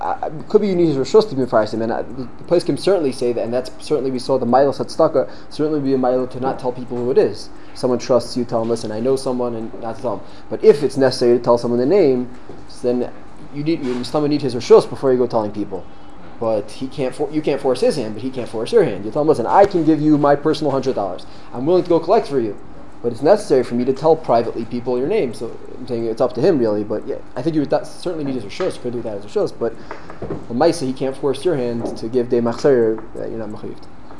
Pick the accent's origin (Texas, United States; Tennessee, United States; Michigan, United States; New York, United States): New York, United States; Brooklyn; I'm from Flatbush, Brooklyn.